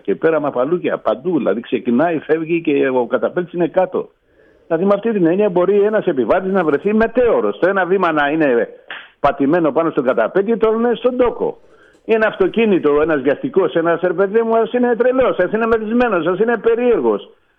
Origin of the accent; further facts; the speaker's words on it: Peloponnese, Greece; born there; now in Athens, Greece; πλέον κατεβαίνω πολύ συχνά στη γενέτειρά μου, στη Μάνη κάτω στη Λακωνία, σε ένα μικρό χωριουδάκι που έχω σπίτι